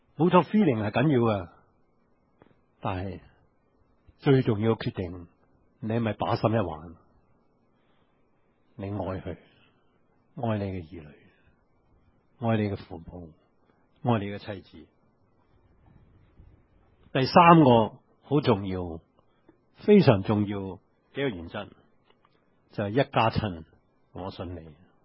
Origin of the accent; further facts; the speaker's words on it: Hong Kong; 中国人对他的想法，或者我们今天香港人想法，就是爱是什么？